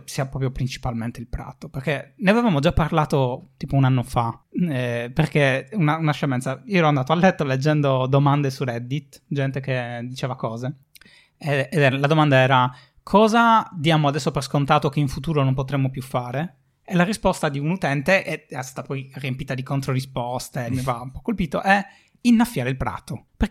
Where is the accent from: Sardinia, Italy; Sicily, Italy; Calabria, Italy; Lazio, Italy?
Sardinia, Italy; forse questo perché sono sardo, okay